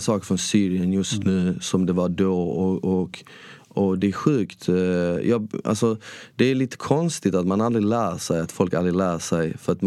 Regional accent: Malmö, Skåne, Sweden; Och sen så växte jag upp i Rosengård i Ramelsväg.

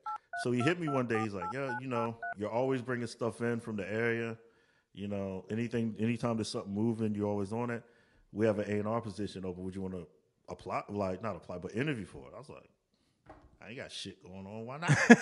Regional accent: Maryland, United States; I'm a dude from Maryland who got an A&R job.

